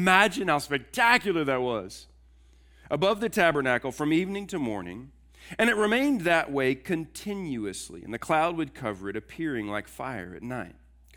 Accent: Houston, Texas, United States; I told you I grew up in Houston, spent 40 years in Houston, massive metroplex and city. It's hot all the time.

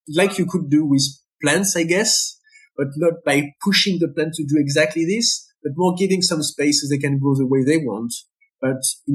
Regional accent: Paris, Île-de-France, France; English is a second language; I'm from Paris. I'm a French person. I guess you have heard that with my accent. My family come from half of France, half of Algeria. Okay, it's three generations before. So this last name is from Algeria.

